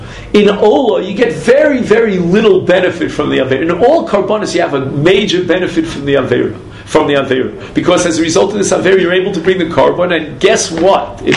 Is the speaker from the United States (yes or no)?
no; England, United Kingdom; I'm English.